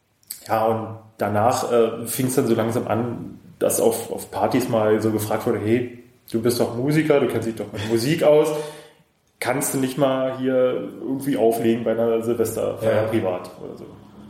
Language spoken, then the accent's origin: German; Cottbus, Brandenburg, Germany; ich komme aus Cottbus. Ich bin 32 Jahre alt und seit Anfang des Jahres offiziell unterwegs als … in der Region.